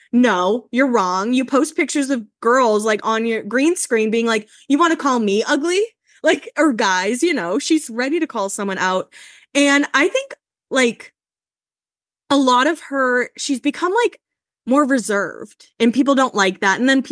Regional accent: Hanover, Massachusetts, United States; And she's from Rockland. I'm from Hanover. Like, they're right next to each other. So I love supporting another, like, South Shore gal.

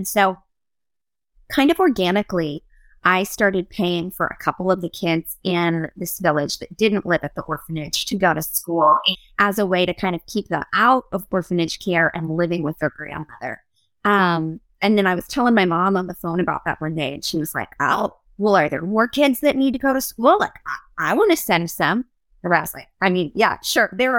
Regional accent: Broadway, United States; so I grew up in Broadway. My husband grew up in Franklin.

